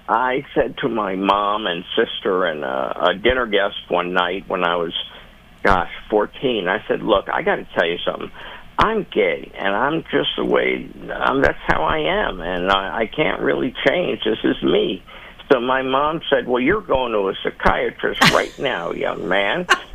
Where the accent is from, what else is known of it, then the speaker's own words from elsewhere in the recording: Manhattan, New York, United States; when I was a kid and growing up in Manhattan in the early 60s